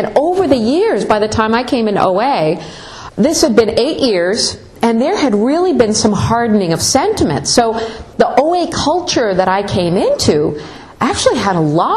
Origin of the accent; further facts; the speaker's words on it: Cambridge, Massachusetts, United States; I'm from Cambridge, Massachusetts.